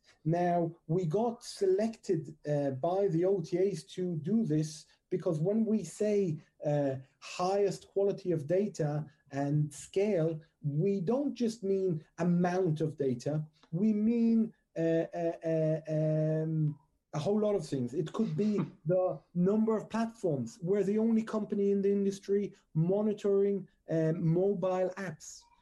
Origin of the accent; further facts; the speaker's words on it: Israel; now in London, United Kingdom; born and bred in Israel, moved to London just about 8 years ago.